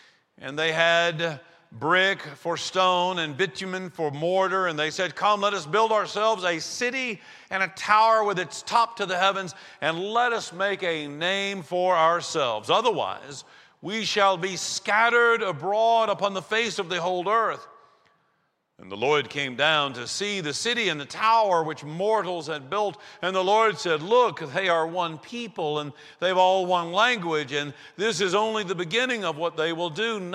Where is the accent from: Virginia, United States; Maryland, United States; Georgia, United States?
Georgia, United States; Eatonton; I do know that the tallest structure in my hometown, Eatonton, Georgia, and I'm not making this up, is the Eatonton Cooperative Feed Silo. It's the tallest structure, no joke, in Putnam County.